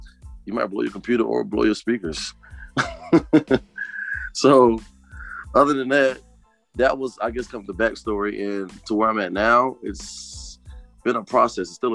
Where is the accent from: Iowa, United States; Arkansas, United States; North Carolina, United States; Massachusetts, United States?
North Carolina, United States; Charlotte; I'm from Charlotte, North Carolina. And of course, my parents, they reside from West Africa, Liberia, so I'm a real African-American, so to speak.